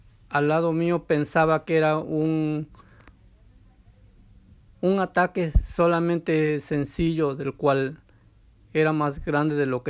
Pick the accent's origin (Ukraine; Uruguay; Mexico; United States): United States; New York; ese símbolo tan apreciado que nos identifica como neoyorquinos